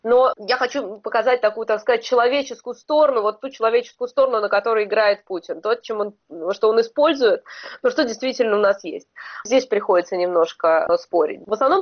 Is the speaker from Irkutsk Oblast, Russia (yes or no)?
no; Moscow, Russia; я из России никогда не уеду ни в коем случае, Москва.